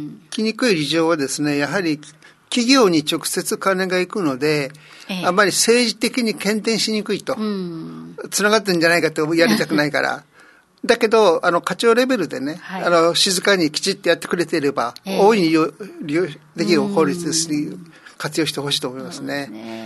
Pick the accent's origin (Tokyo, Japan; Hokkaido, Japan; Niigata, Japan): Niigata, Japan; Sado; 私は子供の時から大学の時も常に自分は佐渡出身であるということをまず喋って